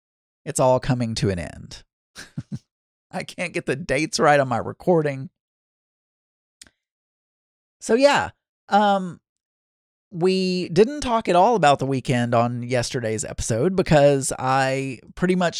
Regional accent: Arkansas, United States; When I was growing up in South Arkansas, we would always find the exoskeletons, the shell, or whatever you want to call it, and we called it locusts, but could have been cicadas.

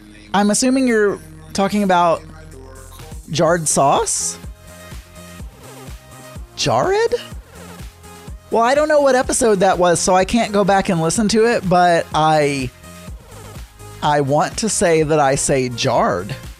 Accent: the South, United States; But I grew up in the South, and the way we say that word is mayonnaise.

